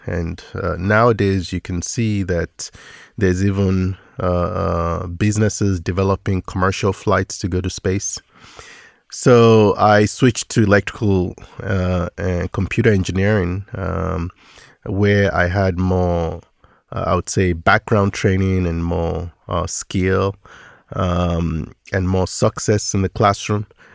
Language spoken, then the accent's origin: English; Nigeria; now in United States; Yeah, in high school, I did high school in Nigeria.